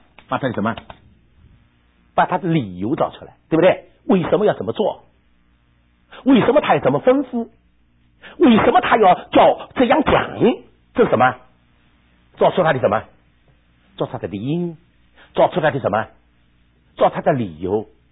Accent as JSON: {"language": "Chinese", "region": "Shanghai", "country": "China", "said": "我上海人啊，我上海人，我说你原谅我啊。"}